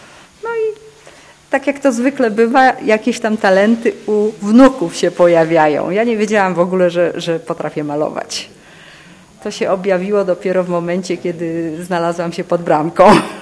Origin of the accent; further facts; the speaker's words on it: Żywiec, Silesian Voivodeship, Poland; myśmy mieszkali w Żywcu. Ja się urodziłam tam w zamku